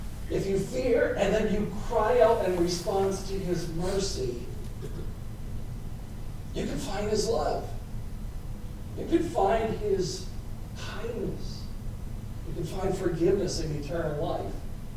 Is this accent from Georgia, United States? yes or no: no; Wisconsin, United States; I was raised Roman Catholic in Wisconsin. My parents were both immigrants from Germany.